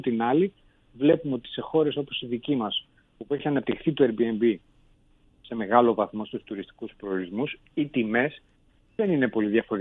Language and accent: Greek; Greece; Έχουμε εισοδήματα εμείς ως Έλληνες, τα οποία έχουν μείνει, ακόμα δεν έχουν επανέλθει από τη μεγάλη κρίση της προηγούμενης δεκαετίας στο επίπεδο που ήταν.